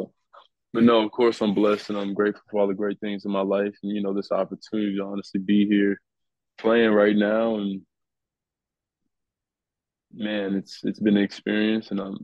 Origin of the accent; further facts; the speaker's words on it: United States; I loved baseball as an American.